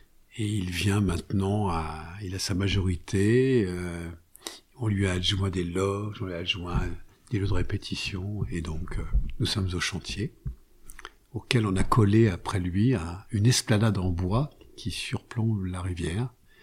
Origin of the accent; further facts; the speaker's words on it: Paris, Île-de-France, France; Je suis un petit parisien ici.